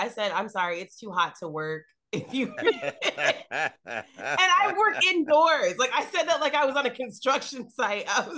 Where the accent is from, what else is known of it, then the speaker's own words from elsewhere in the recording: Louisiana, United States; No, yeah, I'm from Louisiana. I like a little soggy.